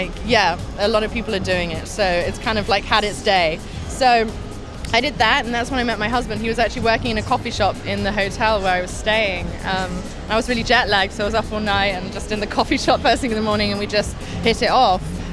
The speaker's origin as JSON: {"language": "English", "region": "England", "country": "United Kingdom", "said": "I'm English, and I feel like that's the way we dress because the weather's always changing."}